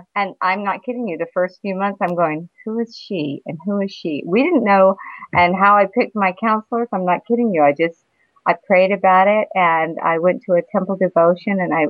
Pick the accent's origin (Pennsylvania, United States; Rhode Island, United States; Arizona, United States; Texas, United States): Texas, United States; And I wasn't raised in Salt Lake City. I was raised outside in Texas.